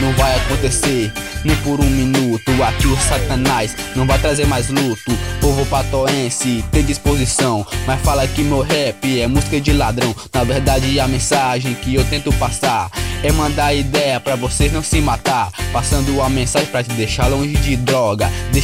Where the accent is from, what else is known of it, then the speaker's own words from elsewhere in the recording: São João dos Patos, Maranhão, Brazil; Manda um salve aí pra toda a rapa de São João dos Patos, especialmente Barro Santiago, que é minha quebrada.